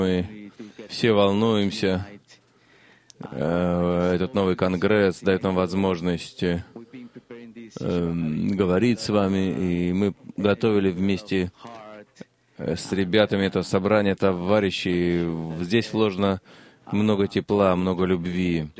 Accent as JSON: {"language": "Russian", "town": "Washington", "country": "United States", "said": "из Вашингтона."}